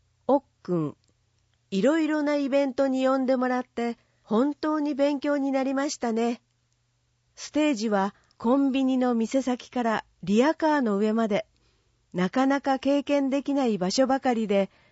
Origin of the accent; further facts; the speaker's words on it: Yamagata, Japan; 故郷の山形の懐かしい風景を感じさせてくれました。